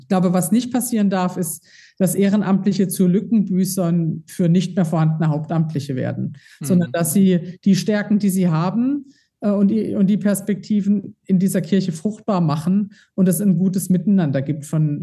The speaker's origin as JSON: {"language": "German", "town": "Todtnau", "region": "Baden-Württemberg", "country": "Germany", "said": "neulich war ich in meiner Heimatregion. Da war 1000 Jahre Tottnau, das ist ein kleiner Ort im Schwarzwald, der primär katholisch ist."}